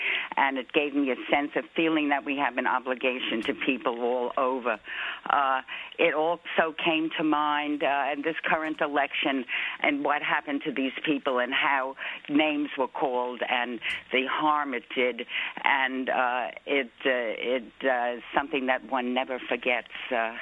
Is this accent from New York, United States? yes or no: yes; New York City, New York, United States; Yes, I grew up in New York City during World War II, and the greatest impression that was made upon me were all the refugees coming in from Europe